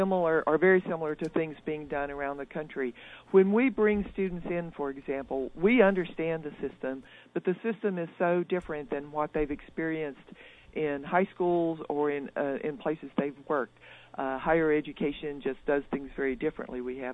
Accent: North Carolina, United States; also born or lived in Wyoming; I grew up in Western North Carolina, but I taught in Wyoming, where I finished my undergraduate degree.

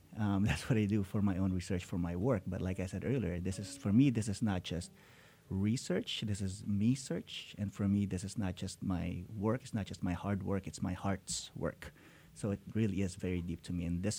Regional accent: Philippines; And so for me, you know, as a Filipino immigrant father, you know, and knowing, you know, the factors that might influenced me

